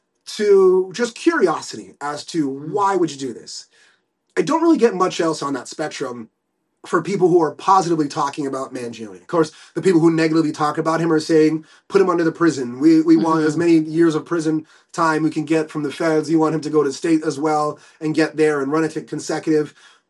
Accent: Canada; Like, if you want to listen to me about being Canadian or a father, I think I'm pretty knowledgeable there

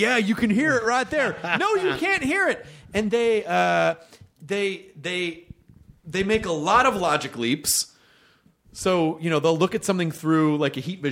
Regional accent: Tennessee, United States; But it's basically a handful of rednecks in Tennessee, my home state.

